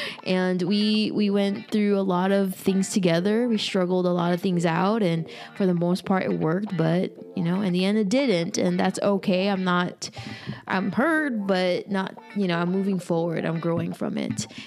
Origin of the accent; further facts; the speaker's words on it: Philippines; English is a second language; Mind you, you know, I'm Filipino, and Philippines is majority of Catholics and also a lot of conservative beliefs